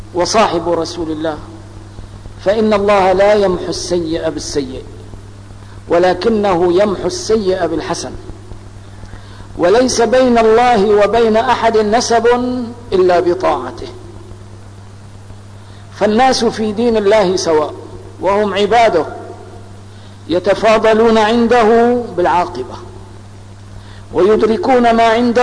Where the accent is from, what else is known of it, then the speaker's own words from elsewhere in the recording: Palestine; هل ننتصر لحقنا هذا كفلسطينيين؟